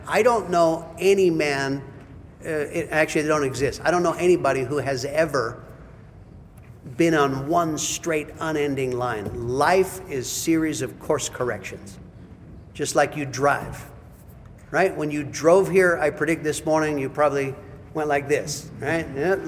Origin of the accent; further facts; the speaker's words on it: Prescott, Arizona, United States; Yeah, I got to understand, I was raised in Prescott, Arizona, so, and God told us to go to Africa. Like, how the heck would that ever happen? Little white boy from Prescott, I don't know.